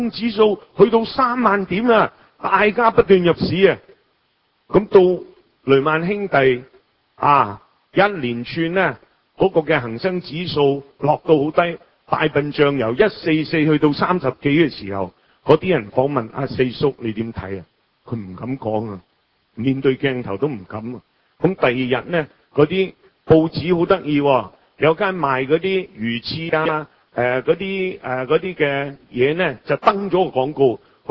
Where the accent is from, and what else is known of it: Hong Kong